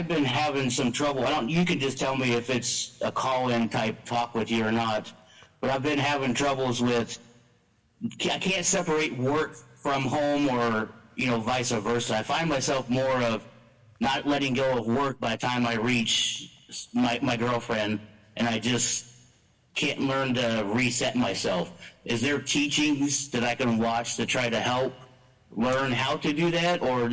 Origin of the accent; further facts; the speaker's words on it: Ashland, Ohio, United States; I'm from Ashland, Ohio.